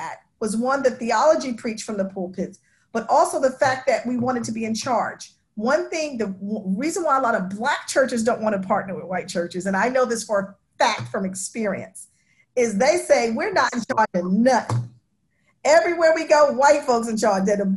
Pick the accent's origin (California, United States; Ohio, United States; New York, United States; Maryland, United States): New York, United States; When I moved south, I didn't understand why Black people were so scared of white people. I'm a New Yorker.